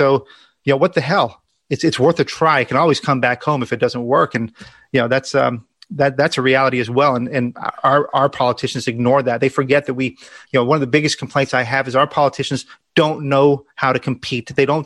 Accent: Illinois, United States; You know, I've wanted to stay in Illinois. This is my home state.

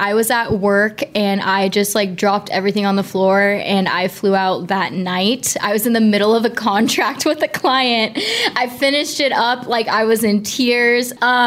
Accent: Kansas, United States; now in Richmond, United States; I'm originally from Kansas

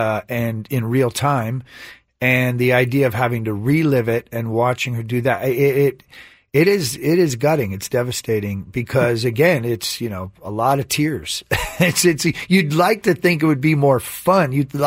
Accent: California, United States; No. I grew up NorCal. We are a big 49er family.

